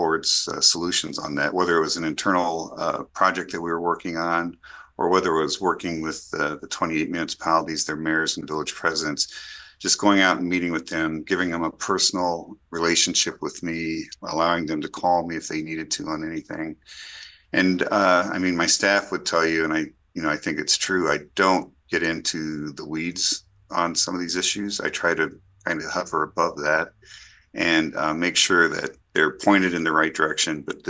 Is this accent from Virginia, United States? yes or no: no; Illinois, United States; by my home state, Illinois and Chicago.